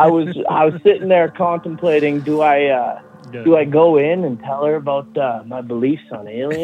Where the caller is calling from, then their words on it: Alberta, Canada; your favorite province, Alberta.